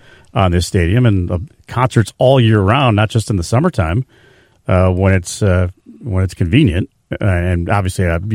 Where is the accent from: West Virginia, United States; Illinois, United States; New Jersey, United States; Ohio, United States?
Illinois, United States; Glenview; I mean, people from Arlington Heights, when I go out of town, and I did the same thing growing up in Glenview. Oh, yeah, I'm from Chicago.